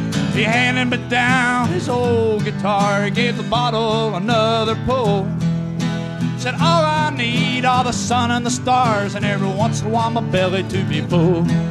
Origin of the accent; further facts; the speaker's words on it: Florida, United States; I grew up down on Tampa Bay. I was born down there, and my family lives down there, so it was real handy to grow up down there.